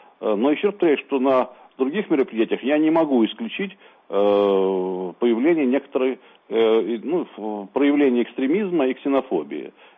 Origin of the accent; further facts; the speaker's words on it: Latvia; Я латыш, и я горжусь тем, что я латыш